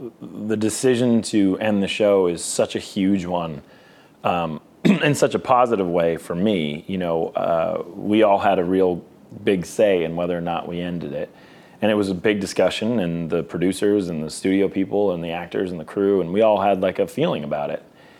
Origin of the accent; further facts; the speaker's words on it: Boston, Massachusetts, United States; I think that we're both from Boston, which is a little bit more of a town, which is like, all right, leave emotions at the door.